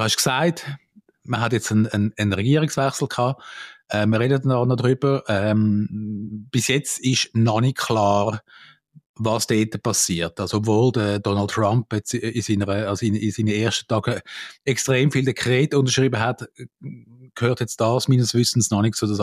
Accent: Switzerland; Also als Schweizer meinen wir ja immer, wir sind super und die Besten

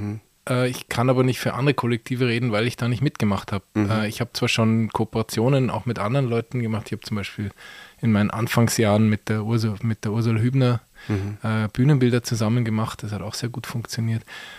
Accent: Munich, Bavaria, Germany; moved away; Ich bin ursprünglich in München aufgewachsen

